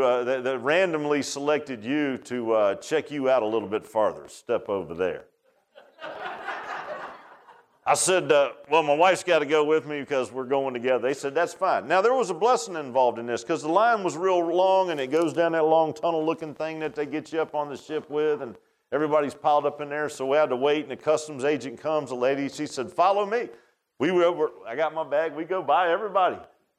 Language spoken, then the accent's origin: English; Key West, Florida, United States; born there; I told him I was born in Key West. It's right there.